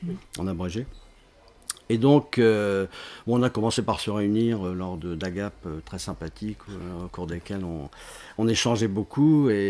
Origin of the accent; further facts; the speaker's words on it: Châteaudun, Centre-Val de Loire, France; je suis un Beauceron pure souche, puisque né à Châteaudun il y a 67 ans. Donc j'ai suivi ma scolarité à Châteaudun